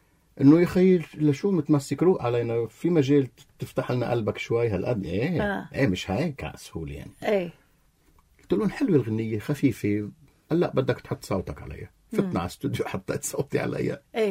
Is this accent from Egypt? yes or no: no; Zahle, Beqaa, Lebanon; كيف انت كان اولى الزحلاوي الموجود براسنا كزحلاوي وفي ضغطه